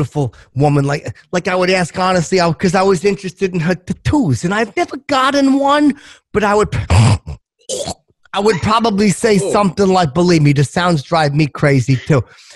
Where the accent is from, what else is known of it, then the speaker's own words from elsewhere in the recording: Schenectady, New York, United States; Yeah, you know, I'm not from Brooklyn. I'm from up in Schenectady, but I understand the Brooklyn way.